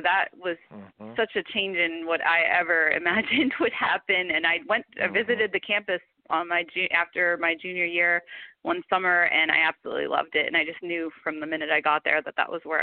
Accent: New Jersey, United States; Growing up in New Jersey, that kind of is what I think gave me a love for the beach

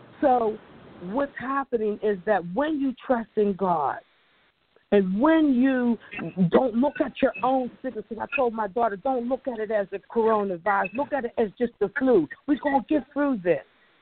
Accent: Atlanta, Georgia, United States; from Dallas. I'm from Atlanta, Georgia.

